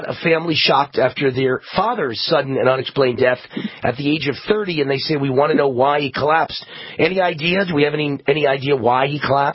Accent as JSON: {"language": "English", "region": "New York", "country": "United States", "said": "Remember, I'm from New York."}